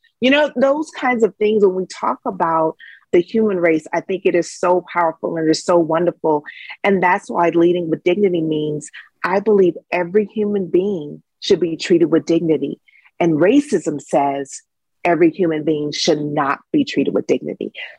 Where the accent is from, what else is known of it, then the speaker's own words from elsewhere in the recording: Dallas, Texas, United States; I'm from Dallas, Texas, and talked about how we traveled. We were a traveling choir.